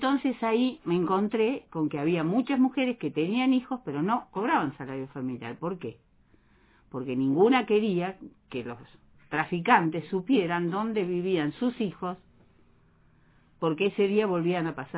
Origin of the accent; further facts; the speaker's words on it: Buenos Aires, Argentina; Yo soy de Buenos Aires.